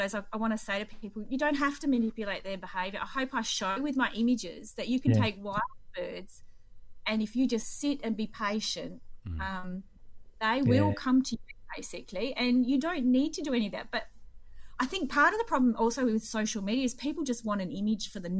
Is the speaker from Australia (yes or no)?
yes; Donnybrook, Western Australia, Australia; I'm at home right now, the home I grew up in Donnybrook